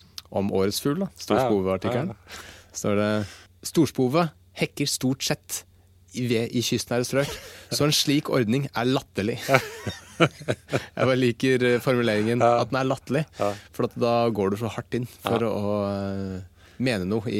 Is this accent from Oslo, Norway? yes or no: yes; Oslo, Norway; På et jorde på gården der jeg vokste opp, på Holmlia.